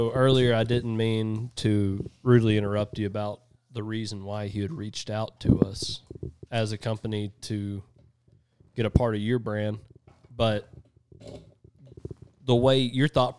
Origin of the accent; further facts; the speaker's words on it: Texas, United States; knowing we're from Texas, knowing that we have the mutual thoughts, the process, the whole everything.